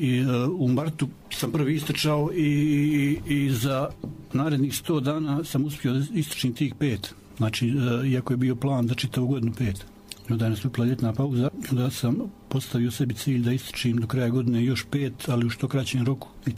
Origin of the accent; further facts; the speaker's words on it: Bileća, Republika Srpska, Bosnia & Herzegovina; Bio je još jedan naš porijeklom Bilećan koji zadnjih 20 godina živi u Beogradu, Branko Hrnjas.